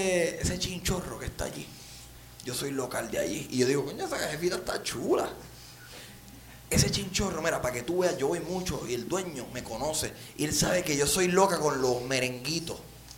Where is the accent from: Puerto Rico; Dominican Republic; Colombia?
Puerto Rico; Lajas; yo soy de Laja